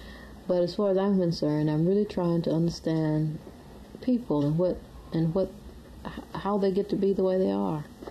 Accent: the South, United States; how can I possibly ever not be considered a Southern writer since I'm a Southerner and since I write?

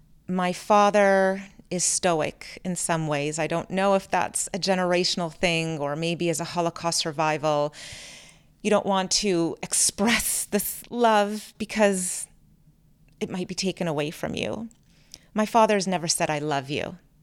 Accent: Vancouver, British Columbia, Canada; A lot of it happened in my original family home that I grew up in Vancouver.

